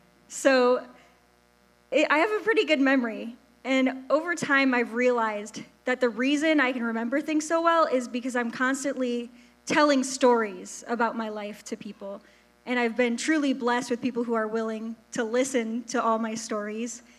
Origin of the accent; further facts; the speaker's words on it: Mendota, Illinois, United States; So I grew up in Mendota, Illinois, which is the one with the corn festival, if you're familiar.